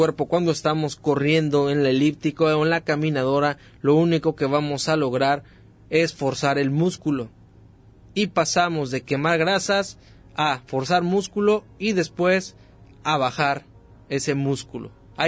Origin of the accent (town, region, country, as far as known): Mexico